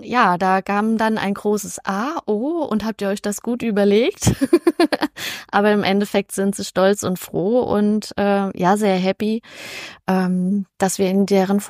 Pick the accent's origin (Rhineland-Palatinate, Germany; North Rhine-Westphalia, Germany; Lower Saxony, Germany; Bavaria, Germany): Rhineland-Palatinate, Germany; Bechtheim; Ja, genau. Ich sag immer, ich bin in Gummistiefeln mit der Flasche groß geworden